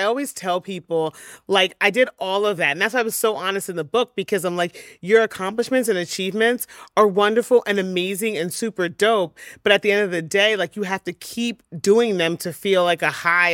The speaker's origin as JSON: {"language": "English", "town": "Philadelphia", "region": "Pennsylvania", "country": "United States", "said": "I'm still … from Philly. Like, I'm still this regular person."}